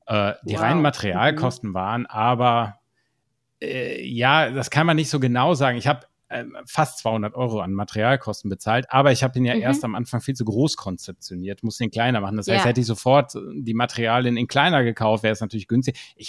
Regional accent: North Rhine-Westphalia, Germany; Ich als Westfale kannte das Wort tatsächlich vorher gar nicht.

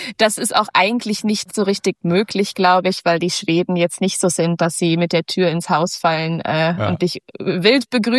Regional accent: Minden, North Rhine-Westphalia, Germany; also born or lived in Gütersloh / Rheda-Wiedenbrück / Rinteln; Und dann sind wir nach Porta Westfalica Minden gezogen. Und dann habe ich aber auch eine ganze Zeit in Rinteln an der Weser gelebt. Also ich bin wirklich oft hin und her gezogen. Und zuletzt habe ich dann mit meinem Mann und unseren Kindern in Porta Westfalica Minden gelebt.

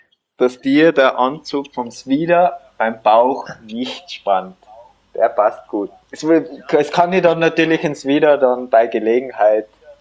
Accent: Tyrol, Austria; also born or lived in Vienna; Ja, ich glaube, bis ich 3 oder 4 Jahre alt war, haben wir in Wien gelebt.

